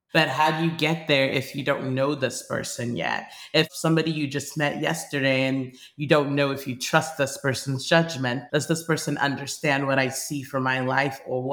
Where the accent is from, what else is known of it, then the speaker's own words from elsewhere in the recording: Nigeria; I grew up in Nigeria, and in Nigeria, we just didn't have as much access to, I guess, specialties and things like that.